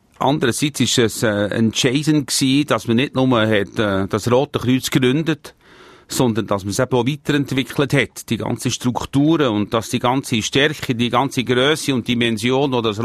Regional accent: Switzerland; als Schweizer

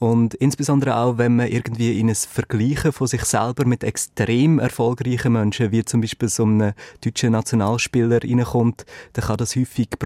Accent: Lucerne, Switzerland; Ich glaube aber, dass man als Luzerner viele andere Luzerner und Luzernerinnen auch einfach von aussen als provinziell anschaut.

